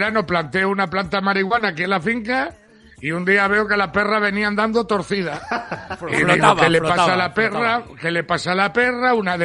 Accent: Cantabria, Spain; es el zoo sanitario número 1 de Cantabria, y está aquí en mi pueblo

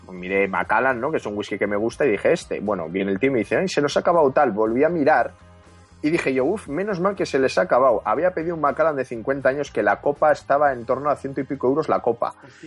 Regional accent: Bilbao, Basque Country, Spain; no, yo soy de Bilbao y me venía a tomar un whisky.

